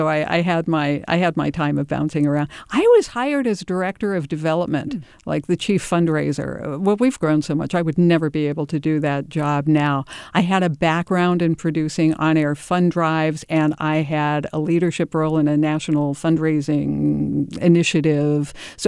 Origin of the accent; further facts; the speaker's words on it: Maryland, United States; moved away as an adult; also born or lived in Ohio; now in California, United States; I grew up in Maryland and Ohio. I didn't come to California until 1998 when I started here at the station.